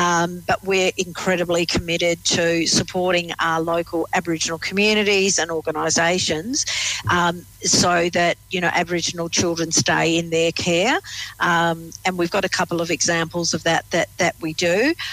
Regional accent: England, United Kingdom; I'm English

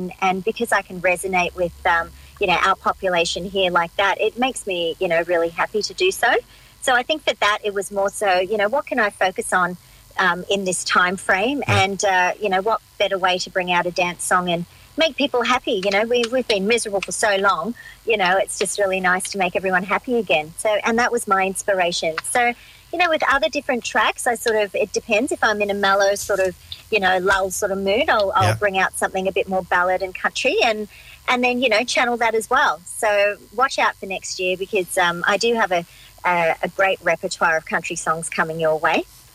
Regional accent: Australia; I'm Australian and I really like to bring my music back home.

